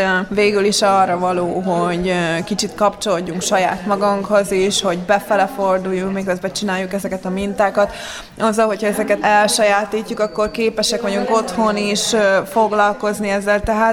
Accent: Hungary; akkor volt ez még nálunk Magyarországon hagyomány, ahol felnőttem

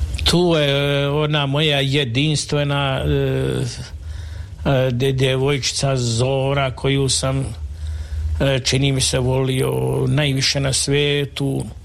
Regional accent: Bihać, Una-Sana Canton, Bosnia & Herzegovina; čitavo moje đačko djetinjstvo u Bihaću, u nižoj gimnaziji

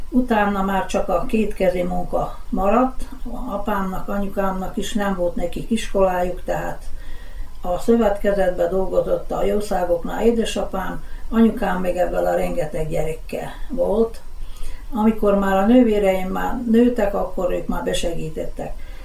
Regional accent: Vojvodina, Serbia; Hát az én gyerekkorom az Tornyos és Kevi közt egy szálláson, vagyis hát egy olyan kisebb utca volt.

